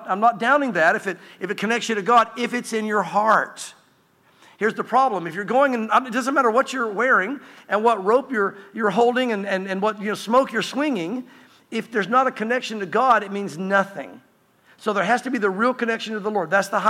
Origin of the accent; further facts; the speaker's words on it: the South, United States; Growing up in the South, I grew up in religiosity.